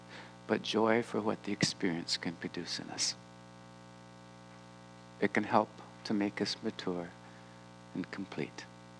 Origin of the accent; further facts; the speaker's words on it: Alaska, United States; We're both from Alaska, so what do you talk about?